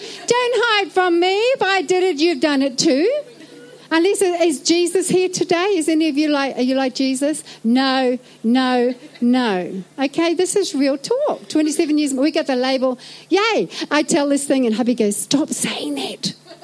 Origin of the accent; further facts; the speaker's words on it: Whakatane, Bay of Plenty, New Zealand; also born or lived in Scotland; I was born in Whakatane, you want to know where I come from? All right, I come from Whakatane, all right, over there somewhere, 15 years in Scotland. And then we came back in 2001.